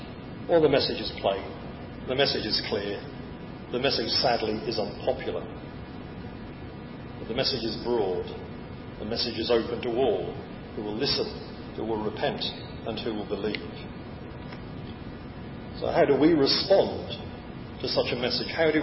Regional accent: England, United Kingdom; It's not enough that we're English, as I think most of us are.

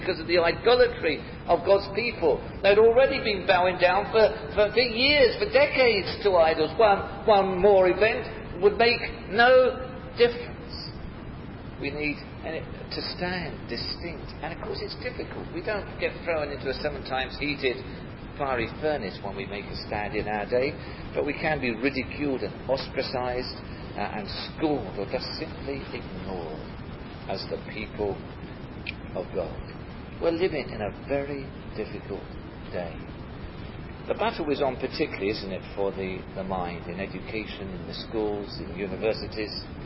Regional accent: Dulwich, London, United Kingdom; go back home to South London, where I was brought up in Dulwich

